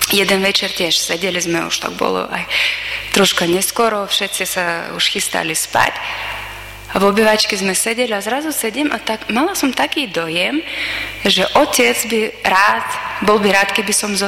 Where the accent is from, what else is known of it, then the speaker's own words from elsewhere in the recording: Kazakhstan; pochádzam z Kazachstána